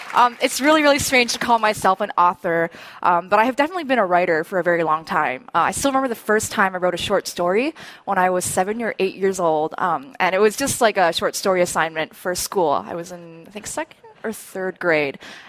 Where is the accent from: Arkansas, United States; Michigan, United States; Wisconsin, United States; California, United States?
Michigan, United States; So I was born and raised in Michigan. Has anyone been to Michigan, visited Michigan?